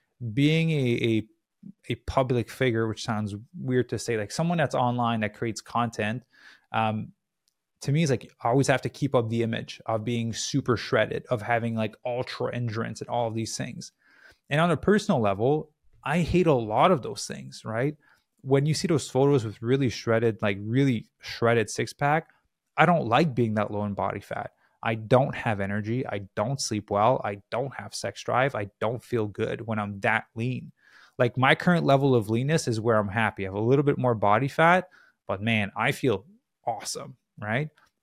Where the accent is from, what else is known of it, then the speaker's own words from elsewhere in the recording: Quebec, Canada; As much as I grew up in Quebec, I despise winter.